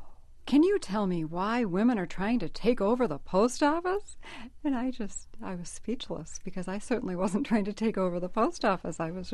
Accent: New Jersey, United States; I remember growing up in New Jersey, and there was the milkman, the breadman, the bakery, the dry cleaners, the postman.

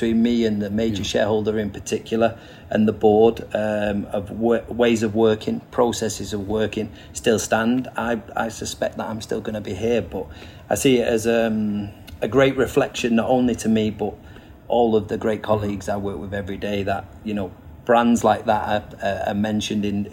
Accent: England, United Kingdom; You know, I am from England.

